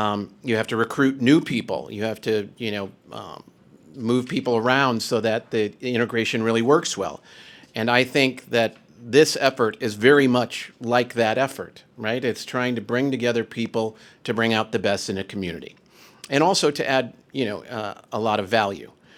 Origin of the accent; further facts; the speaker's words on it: Chicago, Illinois, United States; I grew up in Chicago. I ran a business in Schaumburg for about a decade.